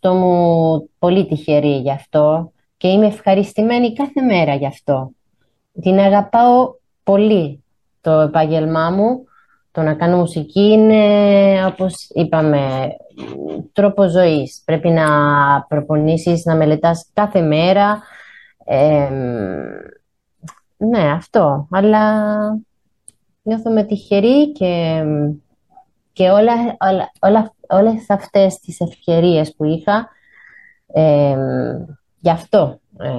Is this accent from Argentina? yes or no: yes; Buenos Aires, Argentina; born there; Greek is a second language; Και εγώ γεννήθηκα στο Buenos Aires, αλλά δεν έχω ασχοληθεί με τη γλώσσα, δεν ξέρω γιατί.